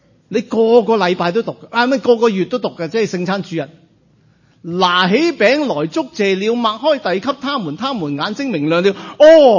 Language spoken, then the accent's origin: Chinese; China; 即我们中国人都是这样的，成日都叫人留下吃餐饭的。